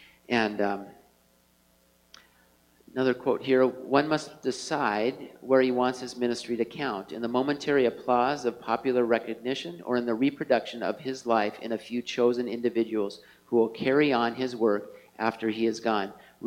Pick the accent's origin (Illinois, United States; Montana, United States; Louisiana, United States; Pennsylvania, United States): Montana, United States; I come from Montana. I'm a Montanan.